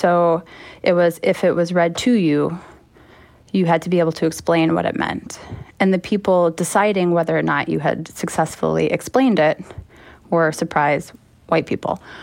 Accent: Chicago, Illinois, United States; I'm not from the South originally. I was raised in Chicago, but my dad is from Mississippi. My mom is from Tennessee. My entire family is Southern.

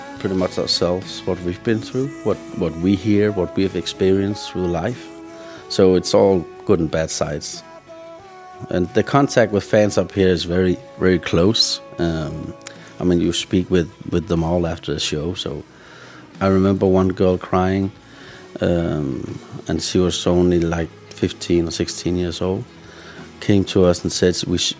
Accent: Nanoqdalik, Greenland; I was raised down in South Greenland in a little village called Nanoqdalik, which means the place with polar bears.

